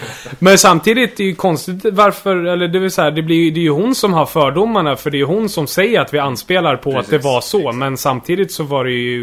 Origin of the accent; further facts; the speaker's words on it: Uppsala, Uppsala County, Sweden; now in Stockholm, Sweden; jag är ju från Uppsala, liksom så här, Uppsala så, och bara flyttat till Stockholm, känner ingen, helt själv.